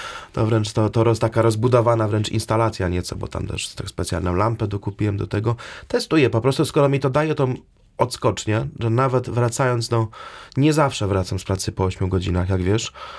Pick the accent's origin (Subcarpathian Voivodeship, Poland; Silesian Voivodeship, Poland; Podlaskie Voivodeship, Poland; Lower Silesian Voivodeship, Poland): Subcarpathian Voivodeship, Poland; No moje rodzinne strony to jest bardziej podgórsko niż Rzeszów już.